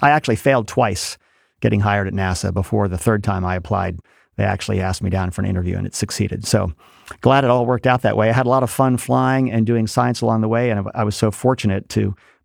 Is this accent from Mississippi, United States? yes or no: no; Baltimore, Maryland, United States; So I grew up in the space race up in Baltimore, Maryland, and it turned out that in my hometown, there was a rocket factory building rockets for the Gemini astronauts to rehearse the moon landing techniques that we would need.